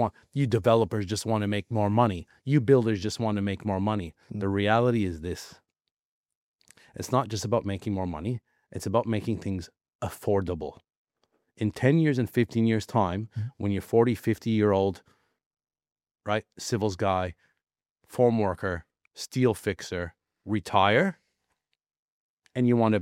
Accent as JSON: {"language": "English", "country": "Canada", "tie": "born or raised there", "said": "Like, I remember growing up in Canada, the tobacco pickers, right? Tobacco fields in Canada where we're from, massive tobacco fields."}